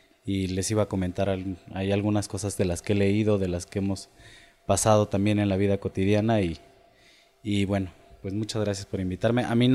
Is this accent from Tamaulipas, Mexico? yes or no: no; San Cristóbal de las Casas, Chiapas, Mexico; soy de aquí de San Cristóbal.